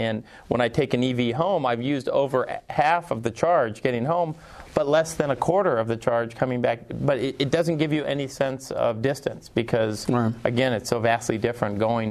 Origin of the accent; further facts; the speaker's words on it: California, United States; where I'm coming from. I'm from Northern California.